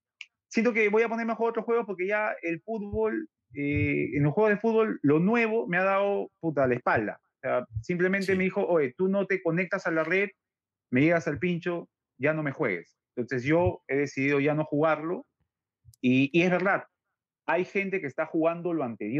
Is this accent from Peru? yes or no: yes; Peru; como peruano, lo digo como usuario